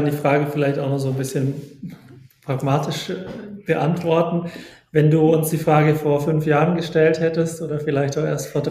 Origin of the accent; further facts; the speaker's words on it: Vorarlberg, Austria; Ich bin in der Nähe von Bregenz aufgewachsen, im Kunsthaus